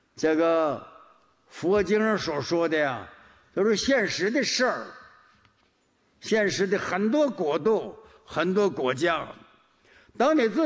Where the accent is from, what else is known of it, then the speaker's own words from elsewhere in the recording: Northeast China, China; born there; 我生在东北，我东北是三个土匪头子，那时候叫奉天，奉天吉林黑龙江